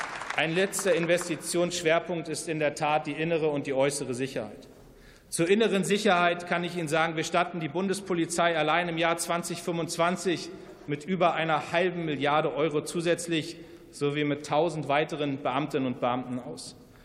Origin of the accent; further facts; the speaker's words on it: Munster, Lower Saxony, Germany; als jemand, der mit der Bundeswehr groß geworden ist, mein Vater war Soldat, ich komme aus Munster, dem größten Heeresstandort in Deutschland, einem Ort, der ganz tief von der Bundeswehr geprägt ist.